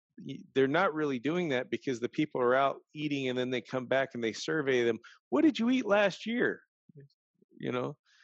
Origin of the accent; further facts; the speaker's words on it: Ohio, United States; now in California, United States; I grew up in the country, and I grew up picking, I was originally from Ohio, then transplanted to California. But when I was in Ohio, we grew a lot of our stuff.